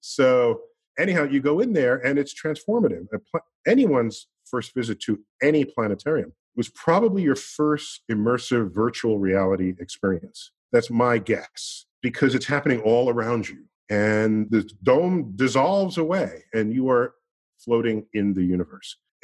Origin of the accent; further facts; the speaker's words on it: New York City, New York, United States; and I think I was struck by it because I grew up in New York City.